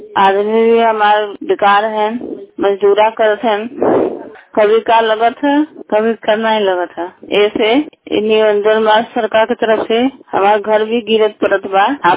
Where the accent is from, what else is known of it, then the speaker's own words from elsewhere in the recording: Mirzapur, Uttar Pradesh, India; हम जमुआ बाजार सलाह वाले है। हमारा जिला मिर्जापुर है। हम बहुत गरीब परिवार से है।